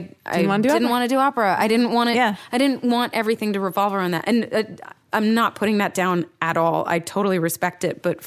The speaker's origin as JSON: {"language": "English", "region": "New York", "country": "United States", "lives_now": "Los Angeles, United States", "said": "I kind of went kicking and screaming out to LA because I was like, I'm a New Yorker and I hate LA because I'm a New Yorker and that's what we do and stuff."}